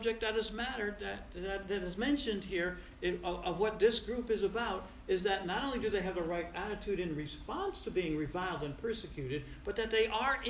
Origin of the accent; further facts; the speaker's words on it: Troy, New York, United States; I grew up in South Troy and we used to talk like this, "Use guys."